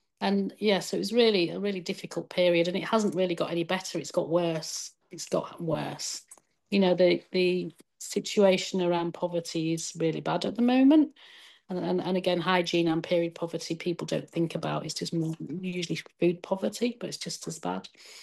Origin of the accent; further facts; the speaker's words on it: Leeds, Yorkshire and the Humber, United Kingdom; No, God hasn't sent me. I come from Leeds, you know.